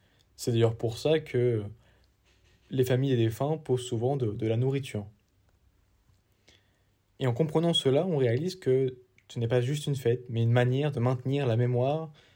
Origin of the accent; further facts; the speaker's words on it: France; Car en tant que Français, je suis habitué à une célébration des morts plutôt morose, sobre, triste. Là-bas, c'était tout le contraire.